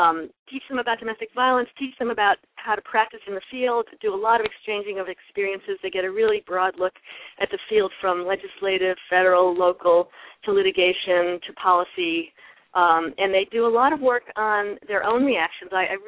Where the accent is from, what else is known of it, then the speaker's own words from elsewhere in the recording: Chicago, Illinois, United States; I'm actually a Chicagoan, so I get excited by snow myself.